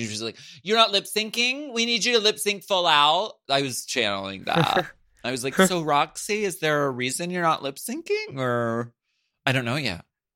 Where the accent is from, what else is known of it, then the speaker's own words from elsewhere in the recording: Erie, Pennsylvania, United States; I'm from Erie, Pennsylvania. I learned how to swear from my mom.